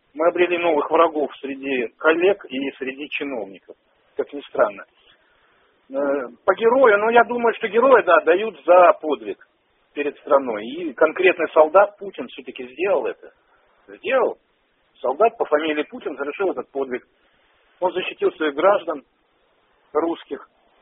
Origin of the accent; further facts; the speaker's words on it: Crimea, Ukraine; Я, кстати, сам с Крыма родом.